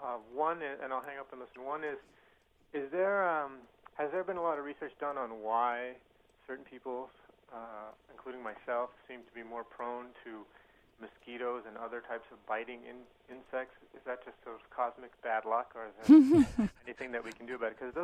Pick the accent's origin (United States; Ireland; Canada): Canada; And also I would recommend, I'm Canadian, so I'd recommend these heartily